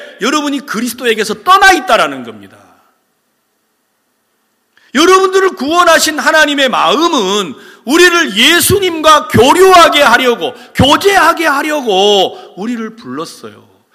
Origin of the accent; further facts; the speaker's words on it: South Korea; 저는 한국에서 왔는데 영어도 못하고 에스파뇰도 못하는